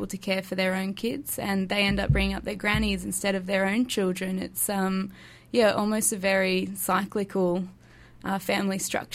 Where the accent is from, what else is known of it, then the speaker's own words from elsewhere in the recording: Mullumbimby, New South Wales, Australia; I'm not actually. I'm from New South Wales. I'm from a little town called Mullumbimby, which is just near Byron Bay.